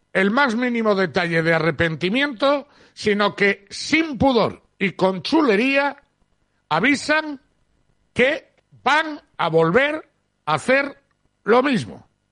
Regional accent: Cantabria, Spain; desde mi tierra, desde Cantabria, para todos los que estáis ahí en nuestra comunidad autónoma

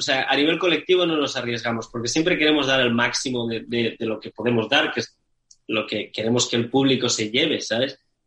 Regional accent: Lleida, Catalonia, Spain; Yo tenía una banda de Lleida que se llamaba … de mi ciudad natal.

